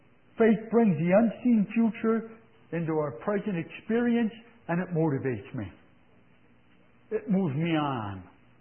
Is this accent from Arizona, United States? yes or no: no; Missouri, United States; Or somebody from Missouri, I'm from Missouri, show me.